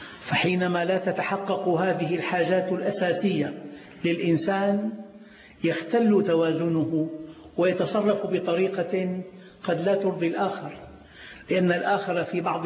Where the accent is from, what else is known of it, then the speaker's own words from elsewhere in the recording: Syria; انطلاقاً من غيرتي على بلدي سوريا الحبيبة